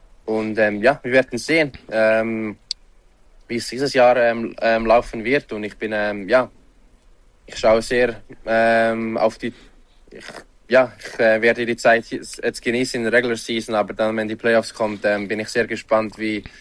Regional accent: Switzerland; Ich meine, ich bin ein Schweizer, ich werde immer ein Schweizer sein.

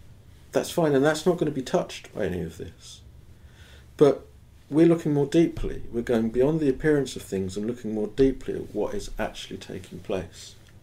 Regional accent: England, United Kingdom; I'm English

